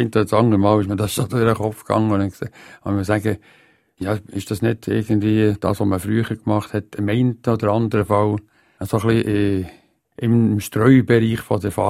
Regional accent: Ostermundigen, Bern, Switzerland; Wo ich herkomme? Ich bin zu Ostermundigen aufgewachsen.

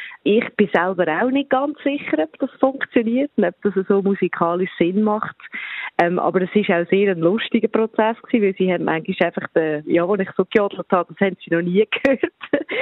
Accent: Switzerland; born there; moved away; Ich bin nicht mehr nur, sagen wir jetzt, gebürtige Schweizerin. Ich bin jetzt halt doch schon 11 Jahre lang hier gelebt, das Leben hier verbracht

